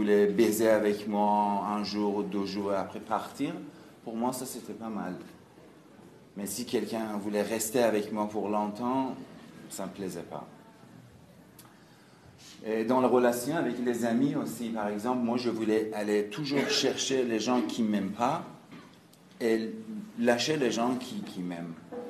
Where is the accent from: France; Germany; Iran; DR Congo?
Iran; French is a second language